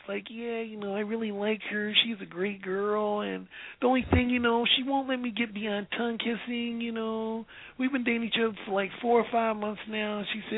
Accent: Gary, Indiana, United States; both from my school and from some other schools where I grew up in Gary.

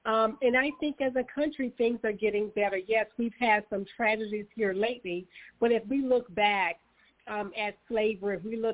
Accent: South Carolina, United States; I'm a native from South Carolina. So racism in South Carolina is something that's really second nature to us.

